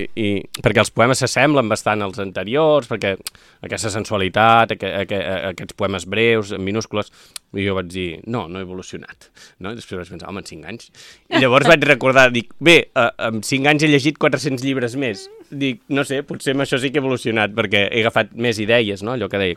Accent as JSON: {"language": "Catalan", "town": "La Bisbal d'Empordà", "region": "Catalonia", "country": "Spain", "tie": "born there", "lives_now": "Vilamacolum, Spain", "said": "tinc moltes cases, a casa on vaig néixer a la Bisbal"}